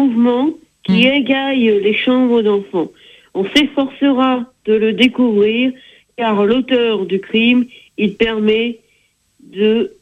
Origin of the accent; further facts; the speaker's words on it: L'Aigle, Normandy, France; Alors, je suis de l'Aigle, j'ai 29 ans.